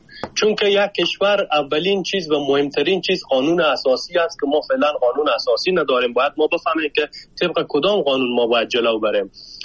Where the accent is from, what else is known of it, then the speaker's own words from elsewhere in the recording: Afghanistan; همه ما افغان هستیم.